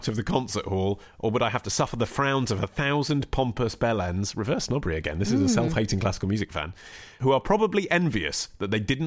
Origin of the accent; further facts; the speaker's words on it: Basildon, East of England, United Kingdom; Although, don't read too much into that. I'm from Basildon and am most likely far from the refined gentleman that that sentence paints.